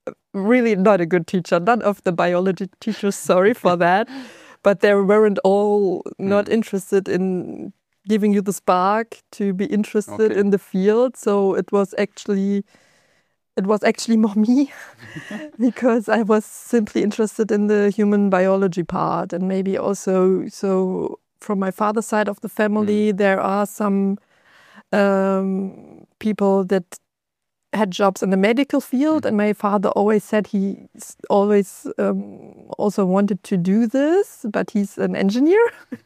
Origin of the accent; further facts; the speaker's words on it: Osnabrück, Lower Saxony, Germany; So I come from Osnabrück